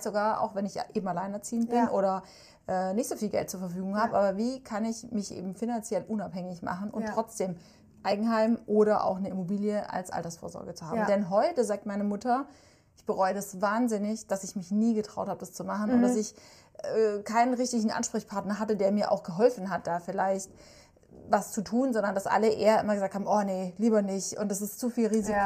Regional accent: Bavaria, Germany; moved away as an adult; now in Stuttgart, Germany; ich komme ja ursprünglich aus Bayern, mhm, und ich bin 2006 nach Stuttgart gekommen

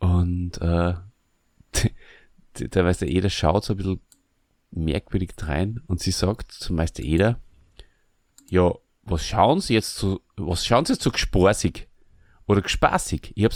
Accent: Burgenland, Austria; bei uns im Burgenland ein Mehrwert für alle, die sich mit Dialekten befassen, spaßig. Bei uns im Burgenland heißt es spaßig, wenn jemand ein bisschen ein merkwürdiges Verhalten an den Tag legt.

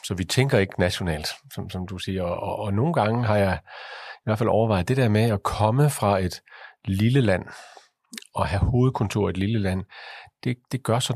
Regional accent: Aabenraa, Region of Southern Denmark, Denmark; jeg er jo født og opvokset i det sydlige Jylland, i Sønderjylland uden for Aabenraa. Faktisk lidt ude på landet, i sådan et lille villakvarter.

